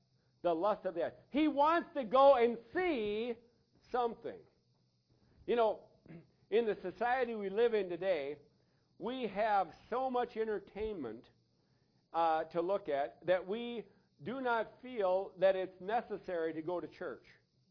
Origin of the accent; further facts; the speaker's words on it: Wisconsin, United States; I was from Wisconsin.